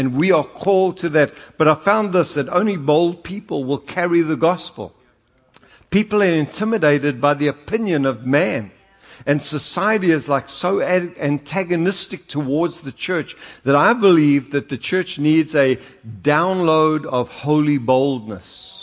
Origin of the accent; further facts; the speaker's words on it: South Africa; accent: South African; My South African accent, he couldn't get the word.